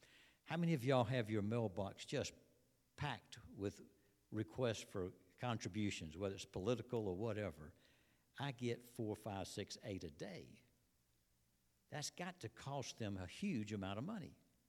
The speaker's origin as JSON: {"language": "English", "region": "Georgia", "country": "United States", "tie": "born or raised there", "said": "back in my hometown in Georgia"}